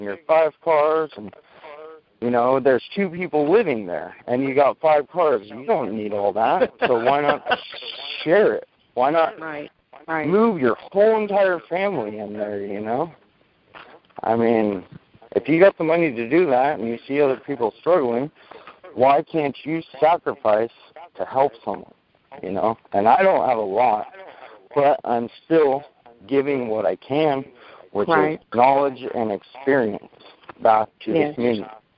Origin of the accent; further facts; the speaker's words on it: California, United States; I'm from Northern California